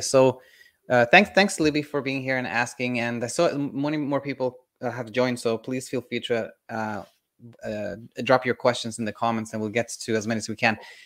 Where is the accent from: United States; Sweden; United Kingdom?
Sweden; When I was a kid, I grew up in Sweden